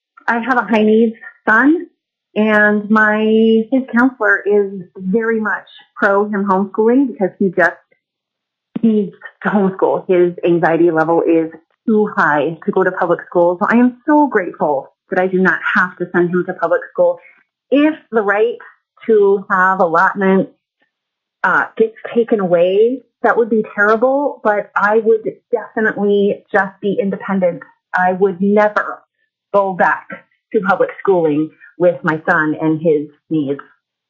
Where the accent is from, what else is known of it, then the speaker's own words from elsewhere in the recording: Palmer, Alaska, United States; I'm from Palmer, Alaska. I homeschool my 2 kids.